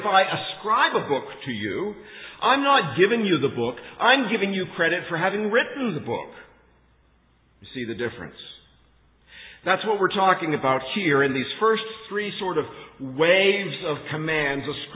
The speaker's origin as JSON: {"language": "English", "country": "Canada", "said": "I come from Canada, somewhat more traditional culture."}